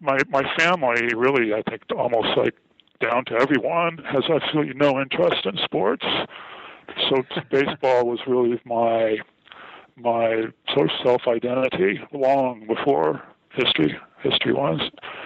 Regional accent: San Francisco Bay Area, California, United States; I grew up in the San Francisco Bay Area, listening to Giants games on the radio.

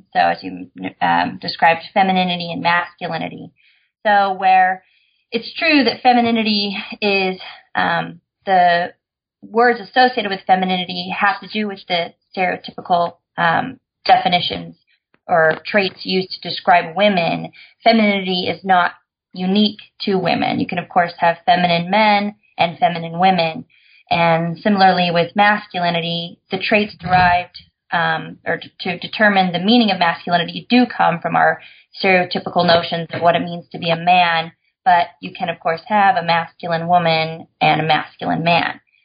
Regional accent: Idaho, United States; moved away as an adult; now in California, United States; but I'm from Idaho. So I moved to California at 18 and have been lucky enough to get to stay here.

